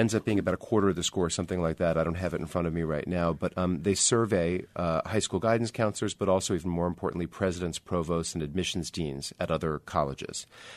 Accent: Northeast, United States; I also felt I was coming from the Northeast.

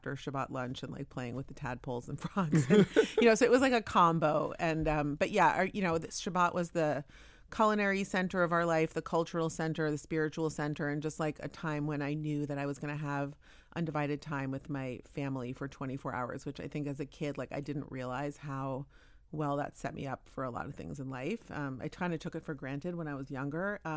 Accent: Palo Alto, California, United States; It was, but I grew up Orthodox Jewish, but I grew up in Palo Alto.

